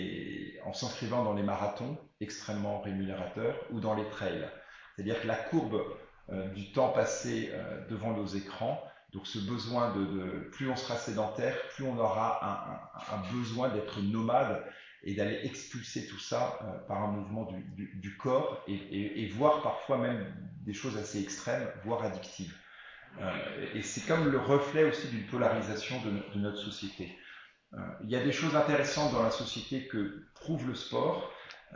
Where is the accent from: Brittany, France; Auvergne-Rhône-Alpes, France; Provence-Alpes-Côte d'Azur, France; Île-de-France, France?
Brittany, France; Rennes; Moi, j'ai grandi à Rennes.